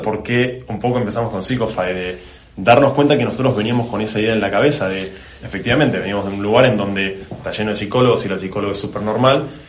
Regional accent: Argentina; accent: Argentine; also born or lived in Seville; yo estudié Ciencias Políticas en Argentina, como sí. Pueden escuchar por mi acento. Luego estudié Negocios en Sevilla, que es donde estuve viviendo el último tiempo.

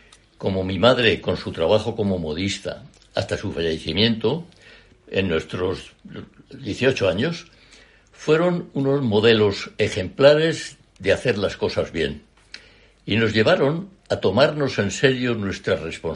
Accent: Madrid, Community of Madrid, Spain; born there; Verás, yo nací en Madrid hace ya 90 años.

